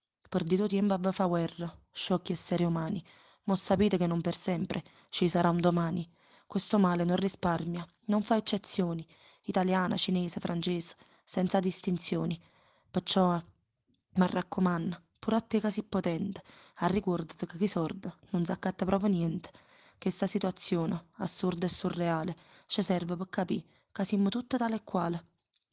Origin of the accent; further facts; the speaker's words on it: Naples, Campania, Italy; Scusate, po' dialetto, io sono napoletana